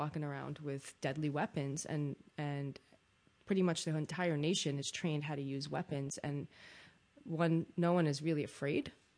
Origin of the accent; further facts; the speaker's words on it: Israel; But, I'm from Israel, which is a pretty heavily armed nation